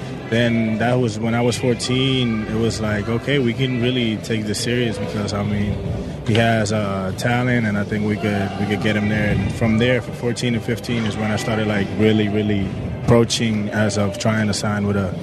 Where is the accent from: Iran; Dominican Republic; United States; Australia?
Dominican Republic; I grew up down in the Dominican Republic, and I played baseball, little leagues and all that stuff.